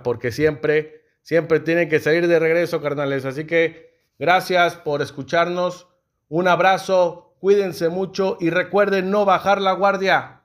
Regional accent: Ciudad Madero, Tamaulipas, Mexico; Estábamos ahí hace unos ya varios años en la cuadra ahí donde crecí, en Ciudad Madero, Tamaulipas, ahí con mis cuates, Adrián, Polo, Aldo, el Matute y otros cuantos balagardos ahí reunidos como cada tarde entre semana.

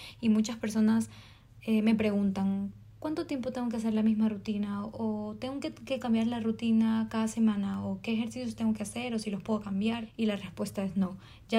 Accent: Ecuador; No tuve señal, porque obviamente allá no me coge la señal, porque soy de Ecuador.

